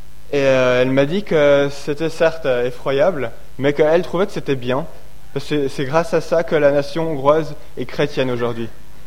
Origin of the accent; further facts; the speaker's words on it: Switzerland; je suis suisse et hongrois